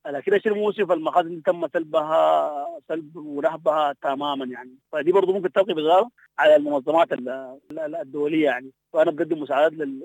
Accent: Sudan; احنا كشعب سوداني

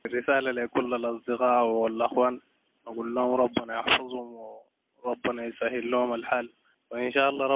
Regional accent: Nyala, South Darfur, Sudan; born there; من مواليد نيالا.

